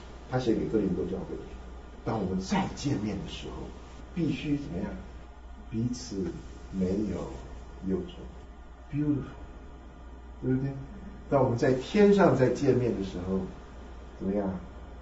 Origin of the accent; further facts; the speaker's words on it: Taiwan; 你说我是从台湾来的